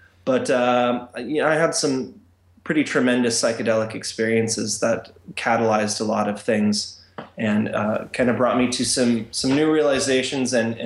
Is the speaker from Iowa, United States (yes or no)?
no; Tacoma, Washington, United States; I grew up in Tacoma, Washington as a Pentecostal Christian and an evangelical